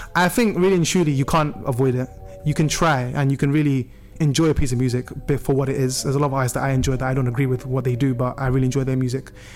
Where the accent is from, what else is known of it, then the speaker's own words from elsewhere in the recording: London, United Kingdom; we were driving from London, because I'm from London, to Manchester for a family visit